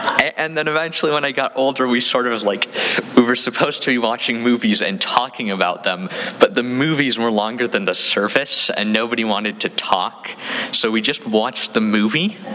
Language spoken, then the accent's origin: English; Whidbey Island, Washington, United States; So I grew up in Whidbey Island, which is north of Seattle.